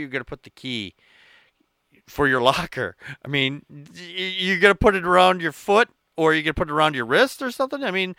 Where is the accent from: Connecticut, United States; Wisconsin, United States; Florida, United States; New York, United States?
Wisconsin, United States; Yeah, I'm from Wisconsin.